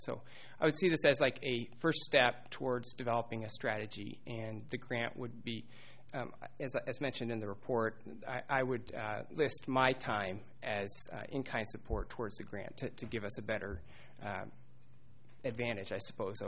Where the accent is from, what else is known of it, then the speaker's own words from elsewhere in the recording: Bloomington, Indiana, United States; Bloomington, Indiana.